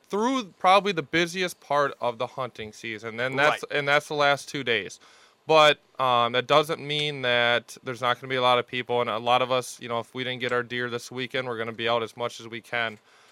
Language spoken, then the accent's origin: English; Minnesota, United States; now in Manitowoc, United States; I'm originally from Minnesota. Grew up south of the Twin Cities. And then went through training and was on the other side of the state. And then I took a job out here in Manitowoc.